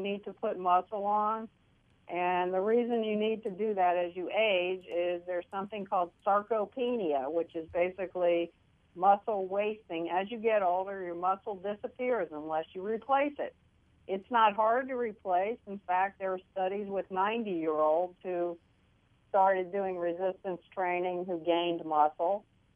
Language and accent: English; New York City, New York, United States; I'm from New York City. What can I say?